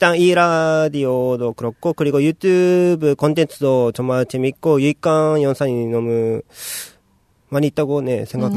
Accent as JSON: {"language": "Korean", "region": "Shizuoka", "country": "Japan", "second_language": "Korean", "lives_now": "South Korea", "said": "저는 일본 시즈오카에서 온"}